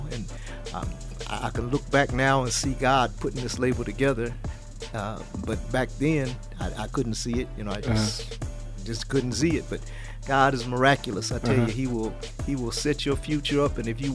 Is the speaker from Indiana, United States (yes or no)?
yes; Indianapolis, Indiana, United States; I'm from Indianapolis, Indiana. I got saved while I was in dental school.